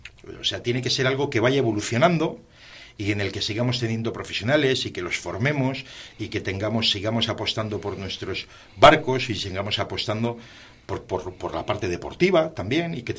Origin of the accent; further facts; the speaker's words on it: Laredo, Cantabria, Spain; los que somos de Laredo